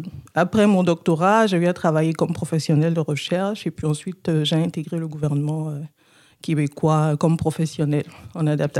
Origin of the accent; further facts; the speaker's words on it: Benin; now in Canada; C'est sûr que ça ne sonne pas québécois. je suis originaire du Bénin. C'est un pays qui est en Afrique de l'Ouest.